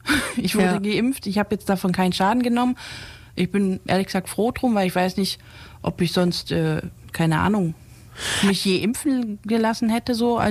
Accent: East Germany, Germany; born there; ich bin in der DDR geboren und habe da tatsächlich noch in der Reihe im Kindergarten gestanden und wurde geimpft.

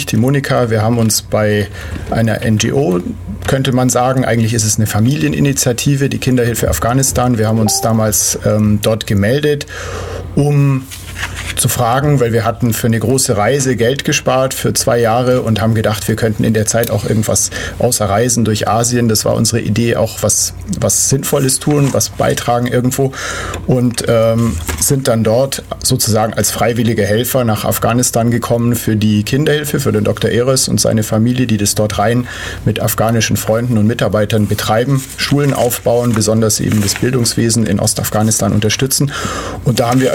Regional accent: Ulm, Baden-Württemberg, Germany; bin aus der Gegend von Ulm.

